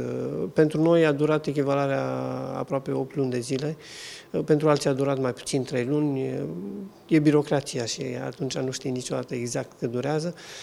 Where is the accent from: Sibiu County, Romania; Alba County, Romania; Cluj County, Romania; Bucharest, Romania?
Alba County, Romania; Alba Iulia; Și eu am crescut într-o perioadă foarte bogată, spiritual, în comunitatea din Alba Iulia, de acolo sunt deloc din România.